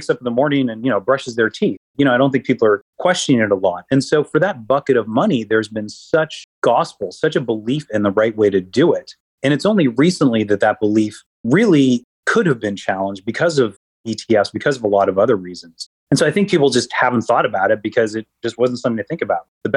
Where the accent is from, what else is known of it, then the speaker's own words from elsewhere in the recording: Toronto, Ontario, Canada; I grew up in Toronto, Canada. I was the son of two immigrants